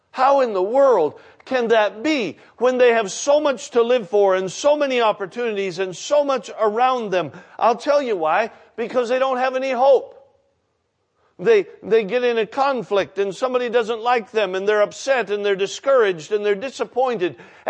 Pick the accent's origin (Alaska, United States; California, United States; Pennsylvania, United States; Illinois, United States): Alaska, United States; I'm from Alaska. You know that. Spent all my life in Alaska. We'd fly into the villages, Eskimo villages, Indian villages, and have services.